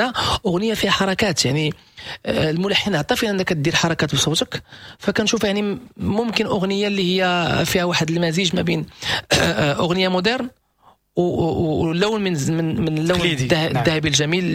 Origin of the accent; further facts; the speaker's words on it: Morocco; واحد المنطقة جميلة عندنا في المغرب اللي هي أقشور